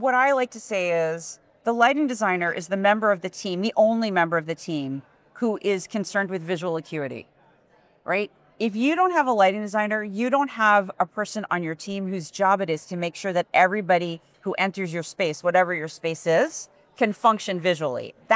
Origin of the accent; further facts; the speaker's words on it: Kentucky, United States; also born or lived in Wisconsin; I grew up in Kentucky.